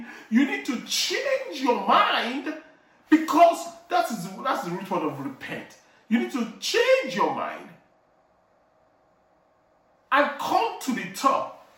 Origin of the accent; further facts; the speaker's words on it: Nigeria; English is a second language; And Nigerians too, we are like that. When we go to any African country, you know, when I go to South Africa, I used to travel a lot for work.